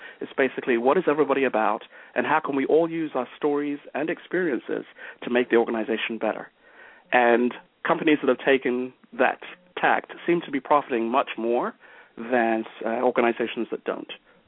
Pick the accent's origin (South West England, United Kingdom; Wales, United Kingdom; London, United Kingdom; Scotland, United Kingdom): London, United Kingdom; moved away as an adult; now in Tampa, United States; The short version of it is that I'm originally from London, England. I've been in the fabulous United States for about 33 years, and I live in not-so-sunny right now, kind of rainy, Tampa, Florida.